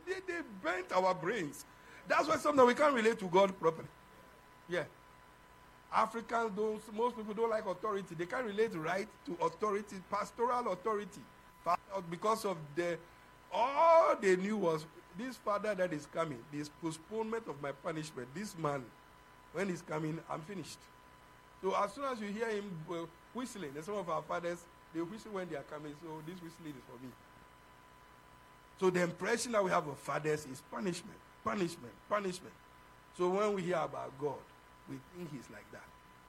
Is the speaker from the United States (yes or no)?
no; Ghana; It's just like when we were growing up in Ghana.